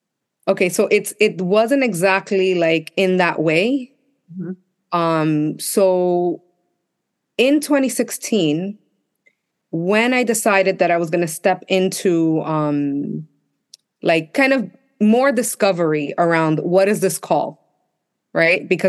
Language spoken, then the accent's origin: English; Bushwick, New York, United States; it was in the neighborhood where I grew up. I grew up in Bushwick, and I always wanted to like give back to that community in some way.